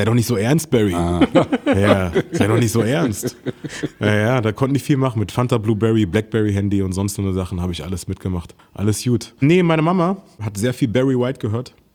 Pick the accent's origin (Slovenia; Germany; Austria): Germany; Berlin; Besonders für mich, weil es meine Hauptstadt ist und so ich hierher komme. Meine Heimatstadt, würde ich sagen, nicht Hauptstadt.